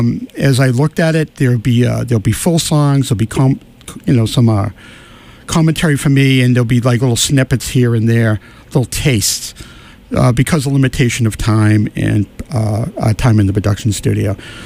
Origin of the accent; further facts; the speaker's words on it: Malden, Massachusetts, United States; Even though I was born in Everett, I grew up in Malden.